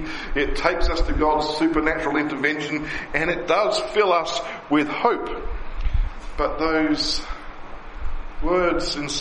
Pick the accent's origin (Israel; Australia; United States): Australia; Tasmania; an old Baptist church that's in my hometown in Tasmania.